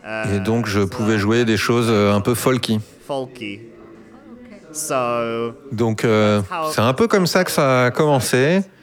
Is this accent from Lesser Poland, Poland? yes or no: no; Świętokrzyskie Voivodeship, Poland; Je viens de Pologne, de la très jolie région des Monts Sainte-Croix. Ce sont les plus vieilles montagnes d'Europe. Et c'est un très joli endroit d'où venir, je pense.